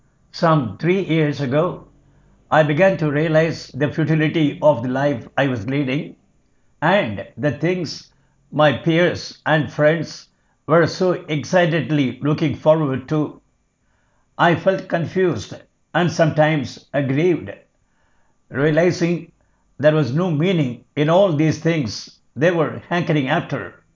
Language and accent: English; Chennai, Tamil Nadu, India; I am from Madras, which is just a couple of hundred kilometers from Ramanashramam